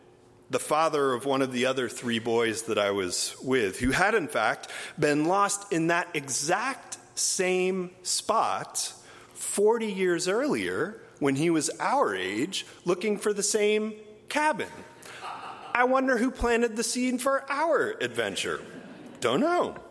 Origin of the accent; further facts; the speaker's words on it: Port Clyde, Maine, United States; So as I mentioned, I'm from Maine, and I grew up in the small fishing village of Port Clyde on the St. George Peninsula.